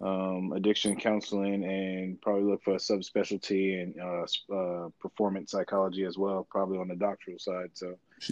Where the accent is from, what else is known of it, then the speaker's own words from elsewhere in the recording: Bronx, New York, United States; also born or lived in Texas; now in Fort Drum, United States; A little kid growing up in the Bronx, New York. Moved to Texas when I was a little bit younger, in my 20s. And now I'm back stationed at Fort Drum, New York right now.